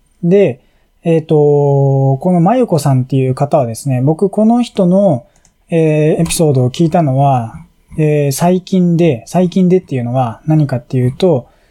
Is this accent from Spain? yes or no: no; United States; アメリカで生まれ育ってはいるんですけど、日本で生まれ育った親が、いる？